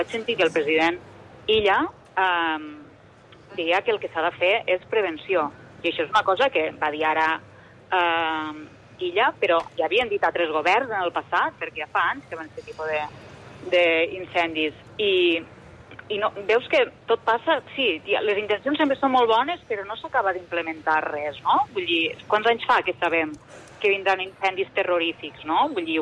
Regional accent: Catalonia, Spain; jo sóc del Delta i no de la part de la muntanya

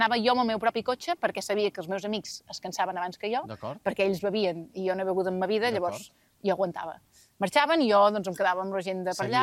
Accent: Sils, Catalonia, Spain; També diré que jo soc de Sils de tota la vida

